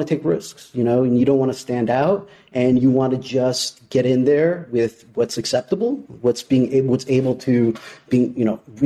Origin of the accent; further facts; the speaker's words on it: Chicago, Illinois, United States; I mean, I grew up in Chicago.